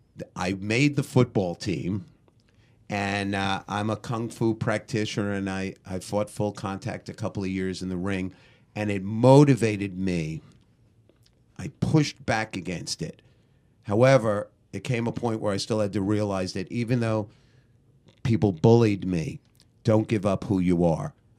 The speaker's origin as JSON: {"language": "English", "town": "Brooklyn", "region": "New York", "country": "United States", "tie": "born or raised there", "said": "Now, when we were kids growing up in Brooklyn, my mother was so cheap."}